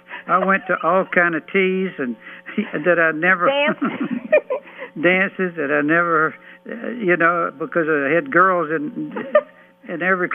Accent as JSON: {"language": "English", "town": "DeFuniak Springs", "region": "Florida", "country": "United States", "said": "I'm from Florida, a little town called Dufuniac Springs, Florida."}